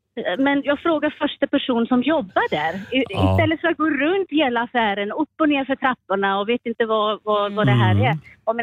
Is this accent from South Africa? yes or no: yes; South Africa; now in Linköping, Sweden; Sydafrika.